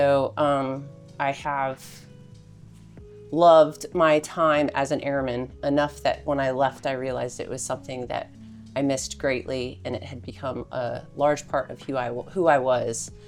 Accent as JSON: {"language": "English", "region": "Florida", "country": "United States", "tie": "born or raised there", "said": "So I grew up in Florida."}